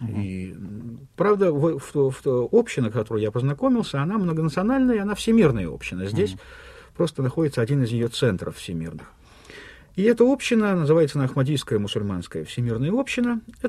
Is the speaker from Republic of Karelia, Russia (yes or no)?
no; Kazan, Tatarstan, Russia; born there; moved away as an adult; also born or lived in Moscow; Я родился в Казани, жил я в Союзе, потом поступил в Московский университет, в аспирантуру его, переехал в Москву. И довольно продолжительное время жил в Москве